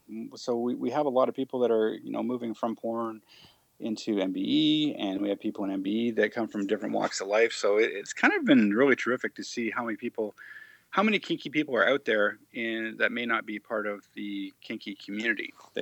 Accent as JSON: {"language": "English", "country": "Canada", "said": "we're Canadian"}